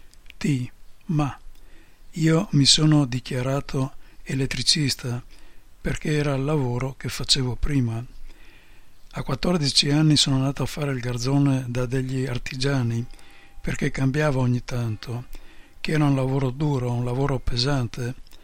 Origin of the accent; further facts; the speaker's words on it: Lombardy, Italy; Io vengo dall'Oltrepò Pavese, dove c'è ancora un po' di legame con l'Emilia. No, e quando io ero bambino